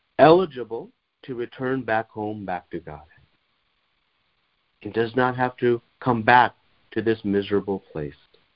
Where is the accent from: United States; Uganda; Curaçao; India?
India; maybe I'm coming from India, which seems to be backwards